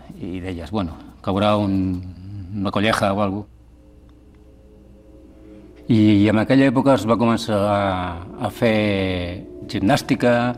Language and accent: Catalan; Sitges, Catalonia, Spain; born there; vaig néixer a Sitges el 1958